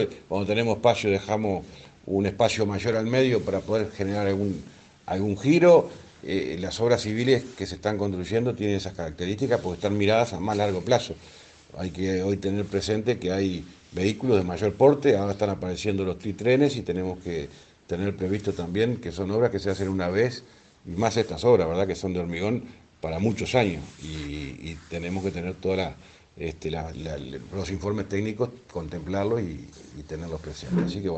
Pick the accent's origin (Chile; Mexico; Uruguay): Uruguay; Capurro, San José; Mirá, yo salí de mi pago de Capurro hoy de mañana a las 10 de la mañana y ya me vine mirando las obras.